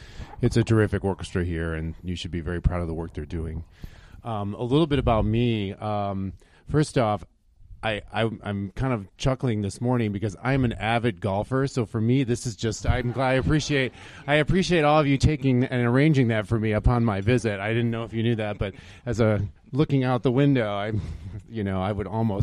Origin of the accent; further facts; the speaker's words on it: Michigan, United States; I am a Midwestern I'm born and raised in Michigan, and so it's lovely balmy weather here in February for me.